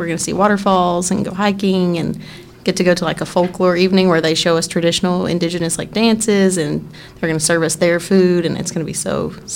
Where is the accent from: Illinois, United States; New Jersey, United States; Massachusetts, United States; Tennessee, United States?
Tennessee, United States; Knoxville; I grew up right here in Knoxville, born and raised. I went to Powell.